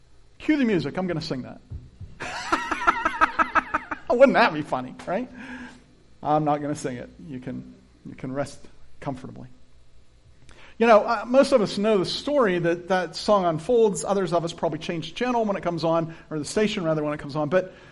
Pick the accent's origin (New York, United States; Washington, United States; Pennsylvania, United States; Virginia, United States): Pennsylvania, United States; But I didn't grow up in the Middle East. I grew up in Pennsylvania.